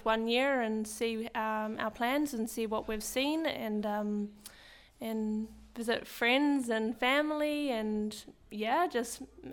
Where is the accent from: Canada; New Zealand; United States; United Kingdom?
New Zealand; North Island; We're both from New Zealand. I was born in the North Island in a small town like Ghent or just the middle